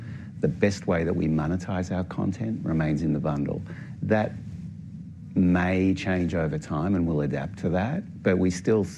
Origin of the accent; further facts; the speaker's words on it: Australia; So my home country in Australia